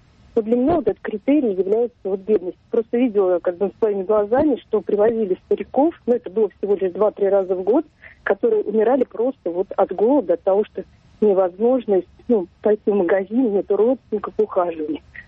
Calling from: Penza, Penza Oblast, Russia

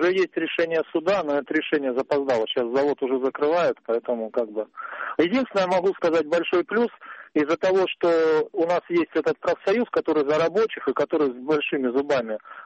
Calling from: Tolyatti, Samara Oblast, Russia; из Тольятти.

